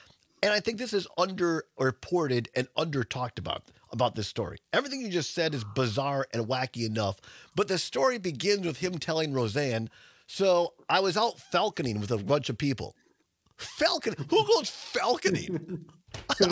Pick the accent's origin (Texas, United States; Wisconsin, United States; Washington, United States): Wisconsin, United States; I mean, I grew up in Southwest Wisconsin.